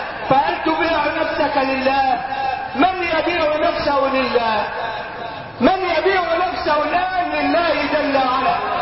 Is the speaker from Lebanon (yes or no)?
no; Beni Suef Governorate, Egypt; وأنا صعيدي مثلكم من بني سويف